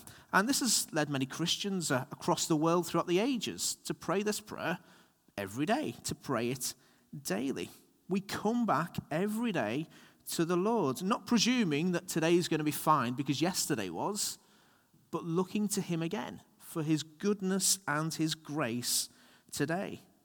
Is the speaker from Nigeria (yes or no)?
no; United Kingdom; particularly in Britain, we're British, so we like to think we can sort out all the problems